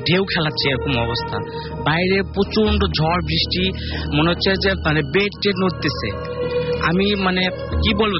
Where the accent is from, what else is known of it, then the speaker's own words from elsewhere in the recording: Kolkata, West Bengal, India; now in Dhaka, Bangladesh; আমি কলকাতা থেকে এসেছি, বর্তমানে ঢাকা আইআইবিতে পড়াশোনা করতেছি বিবিএতে।